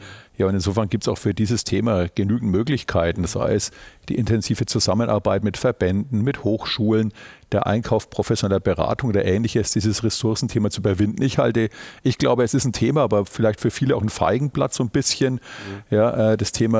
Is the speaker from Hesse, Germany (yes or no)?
no; Nuremberg, Bavaria, Germany; born there; geboren 64 in Nürnberg, verheiratet, zwei erwachsene Kinder